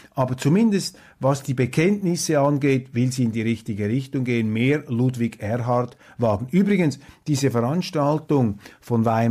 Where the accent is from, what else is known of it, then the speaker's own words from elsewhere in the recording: Switzerland; Aber es ist natürlich für mich jetzt als Schweizer sehr, sehr interessant gewesen